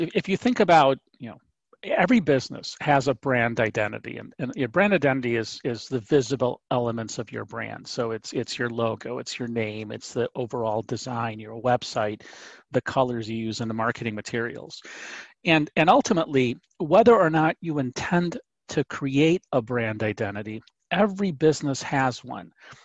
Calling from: Illinois, United States; I am in the suburbs of Chicago, Illinois.

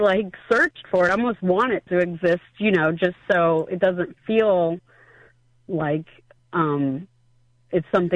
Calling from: Delaware, Ohio, United States

